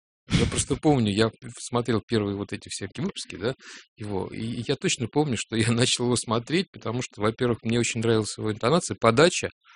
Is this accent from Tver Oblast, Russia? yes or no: no; Moscow, Russia; accent: Moscow akanye; А слышно, как мы акаем? Да, я просто москвич, поэтому мне сложно.